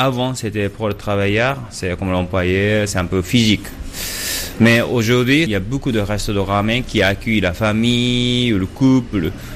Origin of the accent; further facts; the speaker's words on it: Osaka, Japan; French is a second language; Moi, je viens d'Osaka, par hasard.